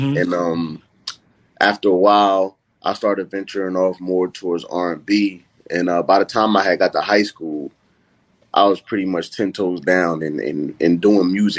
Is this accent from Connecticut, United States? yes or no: no; Smyrna, Delaware, United States; I'm just a kid from a small town, man. I'm from Smyrna, Delaware, man. It's hard to even find it on the map.